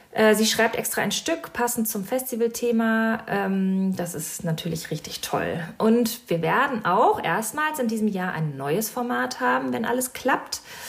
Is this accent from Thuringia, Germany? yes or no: no; Schleswig-Holstein, Germany; ich bin in der Region aufgewachsen und habe selbst auch schon früher in der Rellinger Kirche gespielt und gesungen.